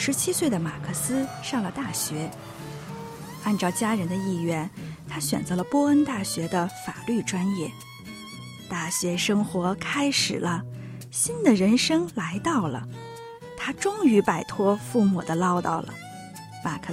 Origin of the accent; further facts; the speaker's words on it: Northeast China, China; 我是一个爱做梦爱哲学的东北女孩，是一个与哲学相伴了十余年的双鱼座。